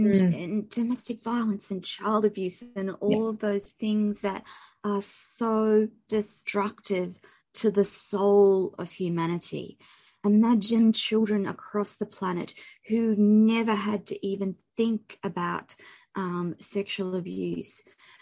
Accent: Australia; And I'm an Australian, I've grown up in Australian, generations of Australian in my line

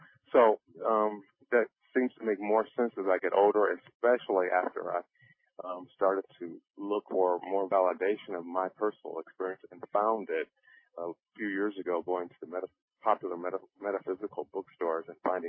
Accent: Santa Monica, California, United States; when growing up in Santa Monica and California, Southern California area, we were in the pool a lot

